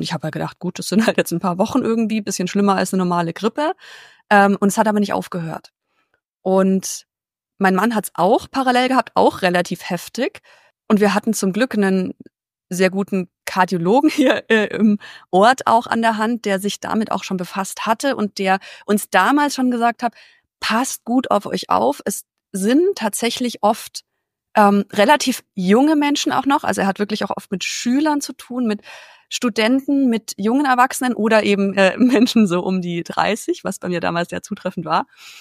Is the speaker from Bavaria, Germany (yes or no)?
yes; Mühldorf am Inn, Bavaria, Germany; ich bin jetzt fast 36 Jahre alt, bin aus der Nähe von München, also wer sich da besser auskennt, aus der Ecke Mühldorf am Inn.